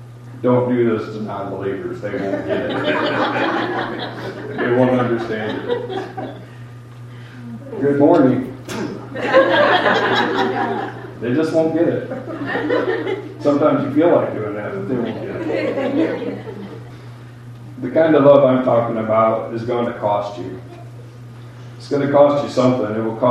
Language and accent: English; Rochelle, Illinois, United States; But I was raised in Rochelle around trains